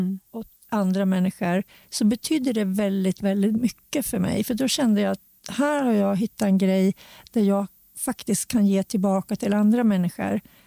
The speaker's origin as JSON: {"language": "Swedish", "town": "Hudiksvall", "region": "Gävleborg County", "country": "Sweden", "tie": "born there", "said": "där jag är född i Hudik då."}